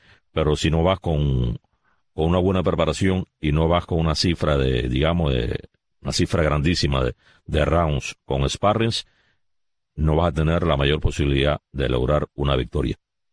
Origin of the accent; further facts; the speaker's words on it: Cuba; somos cubanos, nos encanta el arroz con frijoles